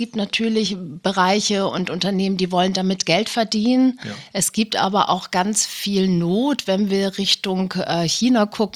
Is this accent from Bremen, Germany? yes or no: no; Rendsburg, Schleswig-Holstein, Germany; Ich komme aus Rendsburg, das ist in Schleswig-Holstein eine 30.000 Einwohnerstadt.